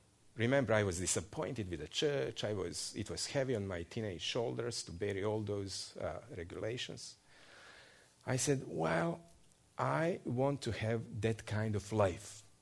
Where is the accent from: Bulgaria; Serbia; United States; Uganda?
Serbia; Novi Sad, Vojvodina; In Novi Sad, our city, we come from Novi Sad, it's the second largest. 500,000 people